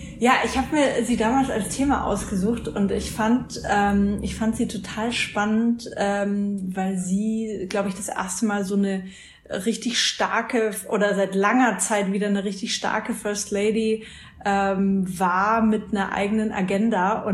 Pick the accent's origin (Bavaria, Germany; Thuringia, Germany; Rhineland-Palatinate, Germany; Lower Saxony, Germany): Bavaria, Germany; Ich komme aus Franken, Fürth, Nürnberg, die Ecke.